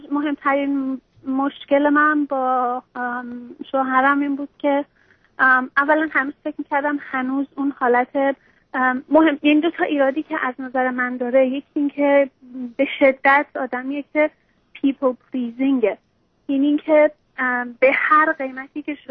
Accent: Iran; moved away as an adult; now in United States; من روزی که اومدم امریکا، روز دوم از ایران که اومدیم اینجا ازدواج کردیم

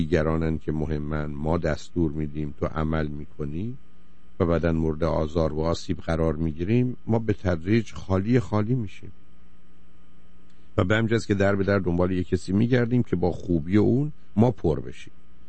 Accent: Iran; moved away as an adult; now in United States; من وقتی از ایران آمدم

